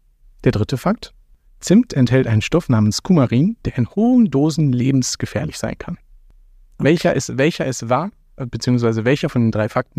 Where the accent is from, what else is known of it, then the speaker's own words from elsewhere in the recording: Dortmund, North Rhine-Westphalia, Germany; Ich bin im Dortmunder Norden aufgewachsen.